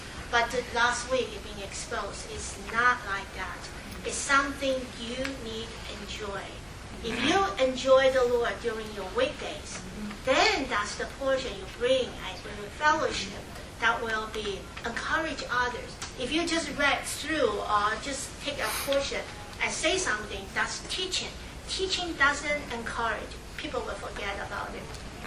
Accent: Philadelphia, Pennsylvania, United States; I'm the mother of Esther. So I'm just visiting from Philadelphia.

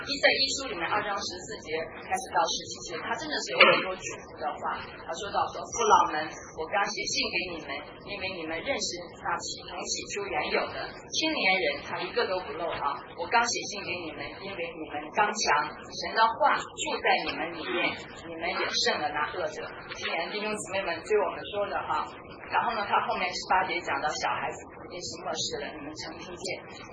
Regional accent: Shandong, China; 咱们山东人脾气急一点，但是很耿直

